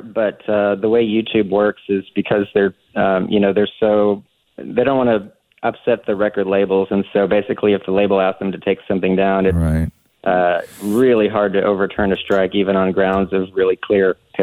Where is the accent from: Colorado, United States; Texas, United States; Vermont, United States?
Texas, United States; Like I'm a big … fan, so, and I'm a Texan